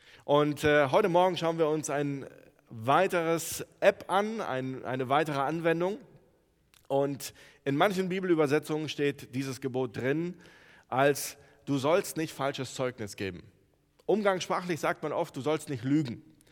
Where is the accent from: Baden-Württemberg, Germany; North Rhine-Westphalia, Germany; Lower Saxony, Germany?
North Rhine-Westphalia, Germany; Neuss; ich komme aus Neuss, ich bin Jugendreferent